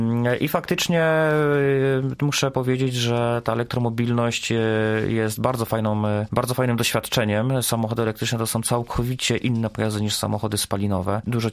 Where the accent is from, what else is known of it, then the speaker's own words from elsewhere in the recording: Sieradz, Łódź Voivodeship, Poland; now in Zielona Góra, Poland; ja nie jestem rodowitym zielonogórzaninem. Ja jestem, pochodzę z innego miasta, tutaj przyjechałem na studia, pochodzę z Sieradza. Tutaj przyjechałem na studia